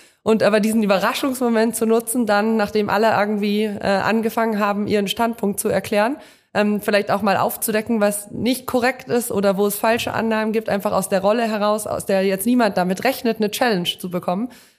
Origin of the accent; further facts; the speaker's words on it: North Rhine-Westphalia, Germany; Ich komme aus dem Münsterland, vom Land